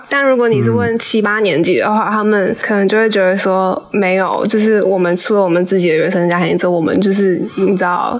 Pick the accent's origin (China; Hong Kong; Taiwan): Taiwan; 我们的出生是成长于比较富裕的台湾社会嘛，